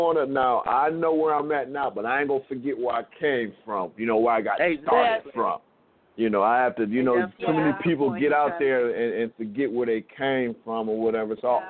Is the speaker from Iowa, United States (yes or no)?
no; Toledo, Ohio, United States; I get calls from my hometown as we speak every day. I don't even live in Toledo right now